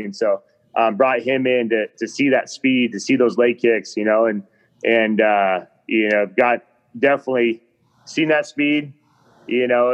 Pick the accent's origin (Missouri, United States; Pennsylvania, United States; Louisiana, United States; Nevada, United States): Nevada, United States; Reno; You know, I grew up in Reno, Nevada, kind of in the mountains.